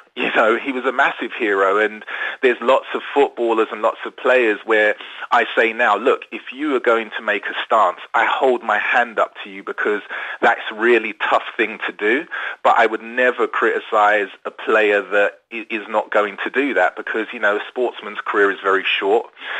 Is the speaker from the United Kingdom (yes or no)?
yes; London, United Kingdom; born there; I was born in England, I was born in London